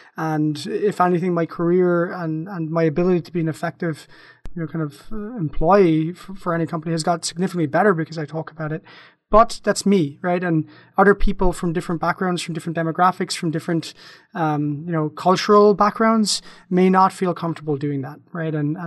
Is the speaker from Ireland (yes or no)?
yes; Ireland; now in United States; So I grew up in Ireland.